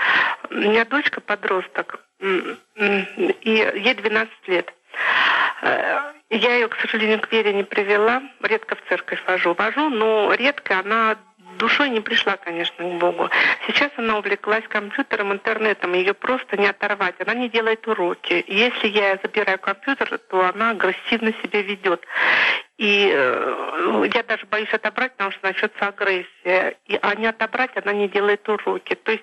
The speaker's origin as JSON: {"language": "Russian", "town": "Mytishchi", "region": "Moscow Oblast", "country": "Russia", "said": "Здравствуйте, батюшки, я из Мытищ."}